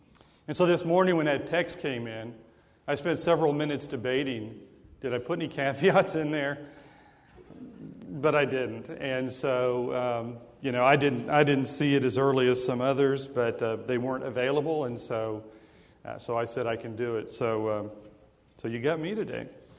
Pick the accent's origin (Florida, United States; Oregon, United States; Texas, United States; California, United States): Oregon, United States; Portland; I grew up in Portland, Oregon, and the churches up there are a lot smaller.